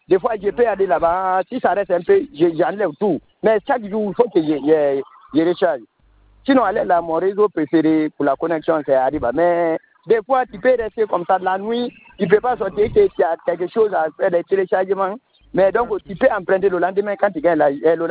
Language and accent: French; Kindia, Guinea; mais chez nous, à Kindia